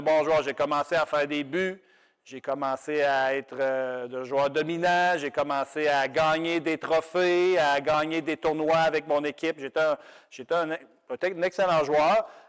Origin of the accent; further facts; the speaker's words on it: Sainte-Marie, Quebec, Canada; je suis natif de Sainte-Marie. j'ai grandi ici, puis plusieurs d'entre vous me connaissaient depuis que je suis tout jeune